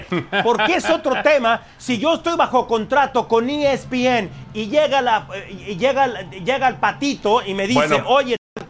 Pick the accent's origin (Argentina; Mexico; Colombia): Mexico; now in United States; parte de mí está de acuerdo contigo como mexicano